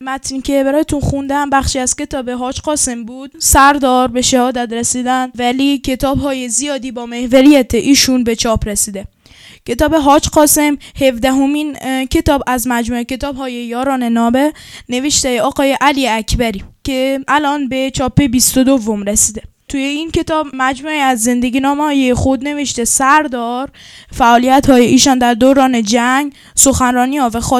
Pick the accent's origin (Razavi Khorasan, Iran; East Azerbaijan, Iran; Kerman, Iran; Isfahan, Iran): Kerman, Iran; born there; فرمانده سپاه هفتم صاحب الزمان کرمان هستم. در سال 1337 در کرمان به دنیا آمدم.